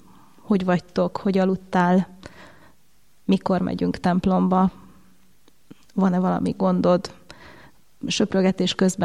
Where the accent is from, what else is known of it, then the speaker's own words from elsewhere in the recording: Sajópálfala, Borsod-Abaúj-Zemplén, Hungary; Én is gyerekkorom óta itt élek a faluban, itt születtem.